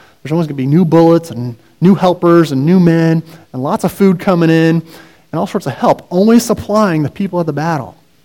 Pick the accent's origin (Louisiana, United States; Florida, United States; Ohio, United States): Ohio, United States; now in San Diego, United States; And so now you got these 20-somethings in San Diego, and we're from Ohio, and we got nothing to do, right?